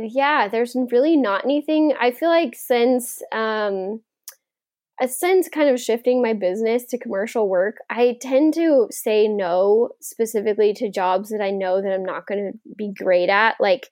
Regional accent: Texas, United States; I mean, growing up in Texas, we didn't have water. So I'm always wanting to be by the water.

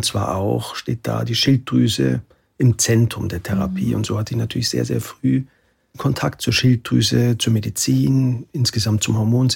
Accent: Oberammergau, Bavaria, Germany; Ich komme aus Oberammergau.

